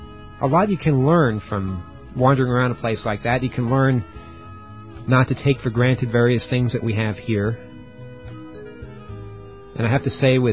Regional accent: New York, United States; I'm a New Yorker, so I know when someone's trying to con you.

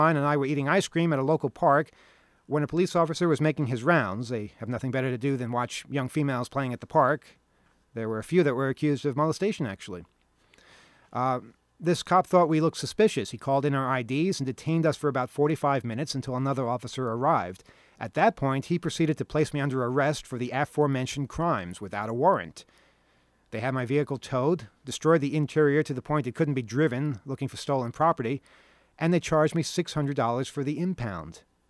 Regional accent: Fort Smith, Arkansas, United States; In 1999, in my hometown of Fort Smith, Arkansas, there were a rash of vehicle and garage break-ins

